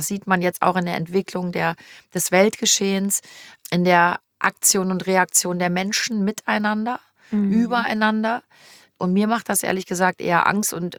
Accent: Cologne, North Rhine-Westphalia, Germany; born there; ich bin in Köln geboren, ich bin mit ganzem Herzen kölsches Mädchen und ich werde hier sterben.

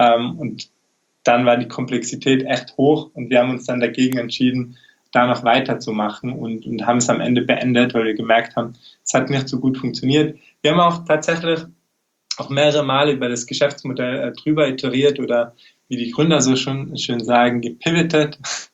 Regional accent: Tyrol, Austria; wie schon angekündigt. Ich komme eben aus Tirol

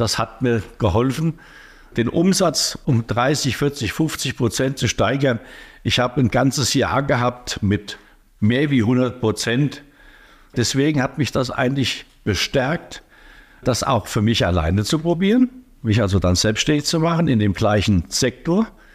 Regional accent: Garbenheim, Hesse, Germany; ich war damals zu dem Zeitpunkt hier in Wetzlar und ich komme ja aus Garbenheim.

